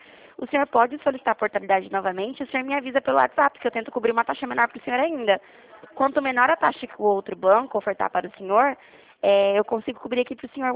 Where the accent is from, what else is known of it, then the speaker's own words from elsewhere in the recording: Presidente Prudente, São Paulo, Brazil; sou de Presidente Prudente.